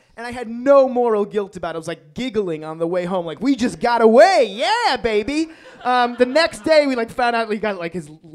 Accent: Queens, New York, United States; born or raised there

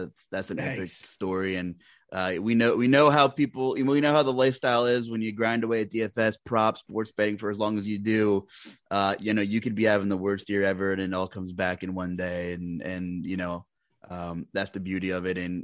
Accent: Lehighton, Pennsylvania, United States; now in Berks County, United States; And I grew up in Lehighton, which is also the middle of nowhere. I live in Berks County, PA right now.

